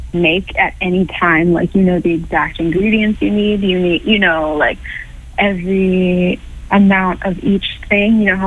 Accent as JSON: {"language": "English", "town": "Washington", "region": "District of Columbia", "country": "United States", "said": "Tenleytown in Washington, D.C."}